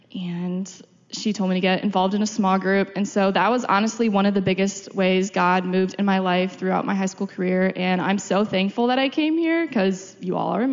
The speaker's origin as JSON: {"language": "English", "town": "Pontiac", "region": "Michigan", "country": "United States", "said": "I'm from Pontiac, so it's a half an hour away. So I grew up in a church, and my family and I were all very thoroughly involved."}